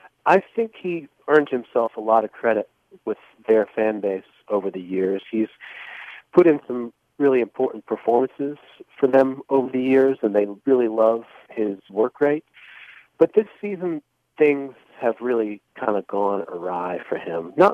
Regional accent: United States; I'm American. I love to see Americans do well in the Bundesliga.

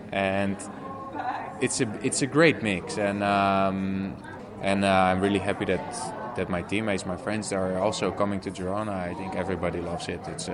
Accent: Netherlands; English is a second language; I'm from Holland.

